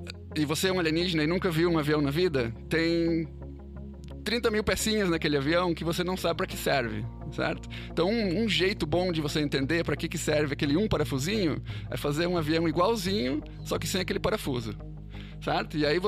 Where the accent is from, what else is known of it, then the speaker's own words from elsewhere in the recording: Rio Grande do Sul, Brazil; also born or lived in England; E agora tô de volta aqui no Brasil, sou originalmente do Rio Grande do Sul